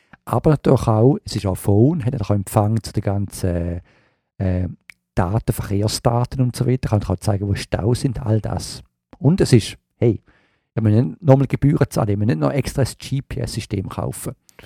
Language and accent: German; Switzerland; moved away; als Schweizer, wer geht schon auf New York Käseknöpfe essen? Aber für mich als Auslandsschweizer ist natürlich das schon immer etwas Gutes